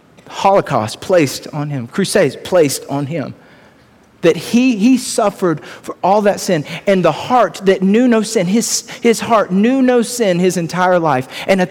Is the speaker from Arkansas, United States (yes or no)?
no; Lawrenceville, Georgia, United States; See, I grew up in Lawrenceville, born and raised in Gwinnett County